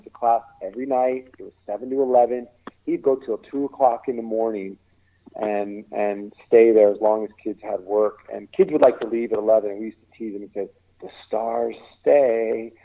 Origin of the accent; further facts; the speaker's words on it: Hollywood, California, United States; I'm born and raised in Hollywood.